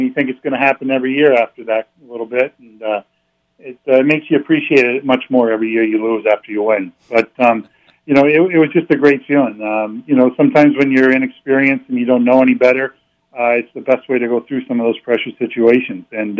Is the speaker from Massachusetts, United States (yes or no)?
no; St. Albans, Vermont, United States; Well, growing up in St. Albans is definitely a hockey culture.